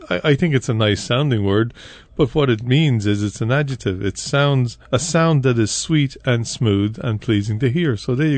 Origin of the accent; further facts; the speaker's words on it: New York City, New York, United States; moved away as an adult; now in Dundalk, Ireland; I was brought up in New York City, in Brooklyn, not far from where Conor McGregor spent the night in jail the night before last. I came to Dundalk to college first in 1974